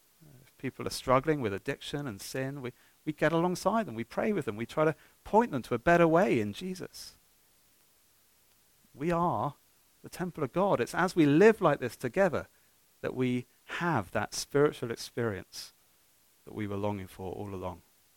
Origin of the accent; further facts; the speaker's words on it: United Kingdom; I mean, we Brits, well, I speak as a Brit